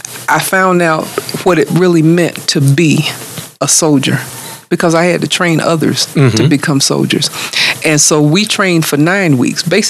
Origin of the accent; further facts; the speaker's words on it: South Carolina, United States; Well, growing up in South Carolina, let's just say I didn't have the opportunity to excel